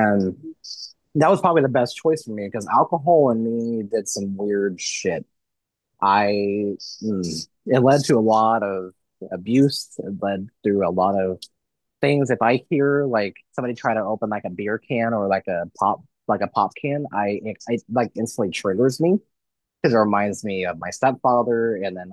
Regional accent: Missouri, United States; now in Kansas, United States; And so I live in Kansas now, but I grew up in Missouri.

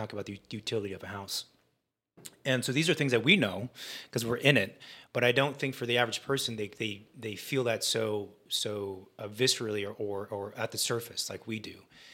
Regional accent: California, United States; I'm from Orange County, so it was shocking and it was surreal.

